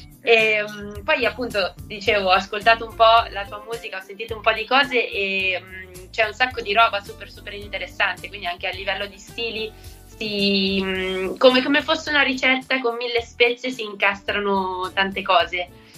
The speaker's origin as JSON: {"language": "Italian", "town": "Milan", "region": "Lombardy", "country": "Italy", "also_born_or_lived": "London / Vancouver", "lives_now": "Rome, Italy", "said": "Anch'io sono di Milano, adesso vivo a Roma, ma ho vissuto a Londra e Vancouver"}